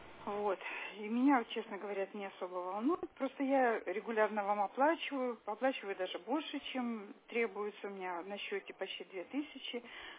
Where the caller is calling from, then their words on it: Pargolovo, Saint Petersburg, Russia; я вам звоню из Парголова, улица Тихоокеанская, 17, квартира 119.